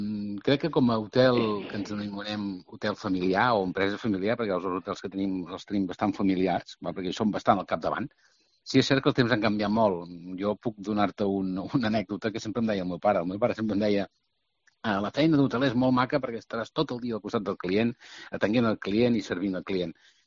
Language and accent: Catalan; Italy; now in Girona, Spain; Sí, és cert que sí que venim d'Itàlia, que l'origen no és gironí, però jo crec que ja des del primer moment ens considerem molt gironins